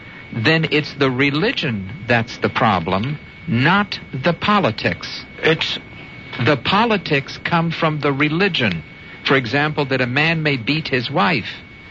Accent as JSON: {"language": "English", "country": "United States", "said": "Do you join with me as an American saying you condemn that part of the religion of Islam"}